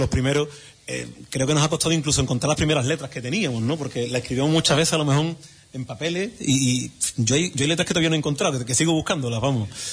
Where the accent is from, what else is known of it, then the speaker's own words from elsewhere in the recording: Huelva, Andalusia, Spain; porque evidentemente somos de Huelva y queremos a Huelva.